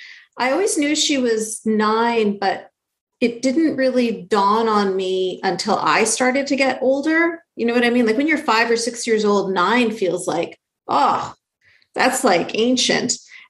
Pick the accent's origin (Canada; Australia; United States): Canada; So I grew up in Canada, so secular, free country, but I grew up under a little bubble of Sharia